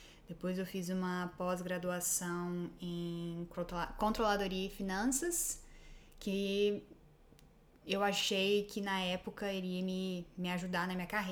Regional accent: Vitória, Espírito Santo, Brazil; moved away as an adult; now in Melbourne, Australia; eu sou capixaba, nasci em Vitória, no Espírito Santo. Tenho 29 anos. Em 2016, início de 2016, nós nos mudamos para cá, para Melbourne, na Austrália.

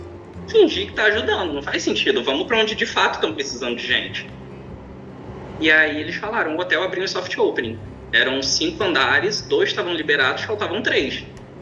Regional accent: Campos dos Goytacazes, Rio de Janeiro, Brazil; Na verdade, eu não sou carioca, né? Eu sou do interior do Rio de Janeiro. Na minha certidão, tá Campos dos Goytacazes.

